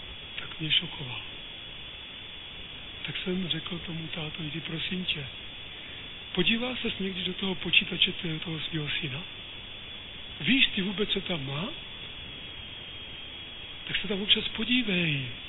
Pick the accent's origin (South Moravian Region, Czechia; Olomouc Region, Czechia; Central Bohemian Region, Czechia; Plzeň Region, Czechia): South Moravian Region, Czechia; Z Jižní Moravy, odkud pocházím, tak tam není snad jeden dětský domov.